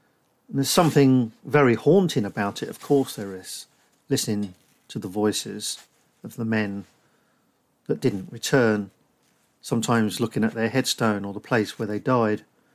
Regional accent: Northampton, East Midlands, United Kingdom; And he lived in my hometown in Northampton.

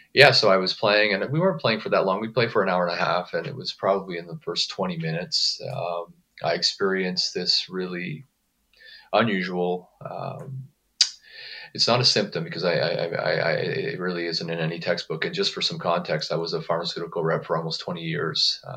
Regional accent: Canada; now in California, United States; Although I'm living in California currently, I am Canadian.

